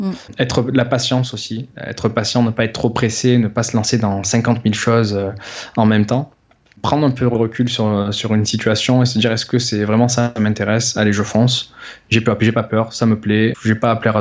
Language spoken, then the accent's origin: French; Marseille, Provence-Alpes-Côte d'Azur, France; also born or lived in Australia; now in La Ciotat, France; Je suis né, donc je suis de Marseille à la base. Je vis à La Ciotat, donc après on est parti en Australie, donc toujours sur les côtes.